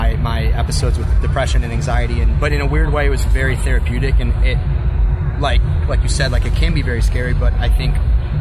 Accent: Detroit, Michigan, United States; I'm from Detroit.

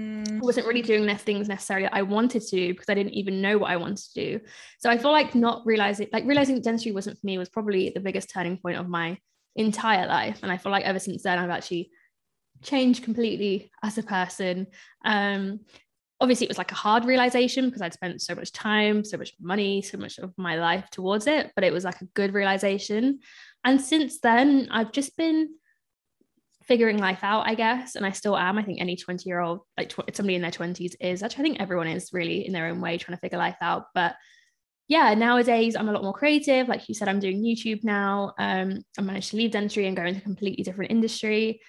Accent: India; so I'm Indian, so I'm, you know, Indian parents really approve of all that studying stuff.

